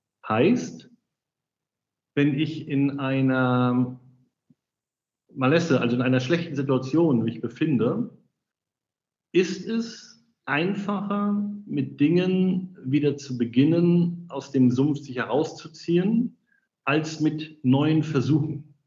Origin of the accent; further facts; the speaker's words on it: Rostock, Mecklenburg-Vorpommern, Germany; also born or lived in Berlin; in Rostock habe ich dann überlegt, das ist meine Heimatstadt, und da bin ich nach 20 Jahren Berlin auch wieder hingezogen.